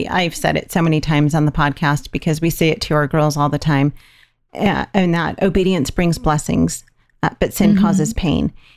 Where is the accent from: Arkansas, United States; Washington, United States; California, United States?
California, United States; You know, we're from California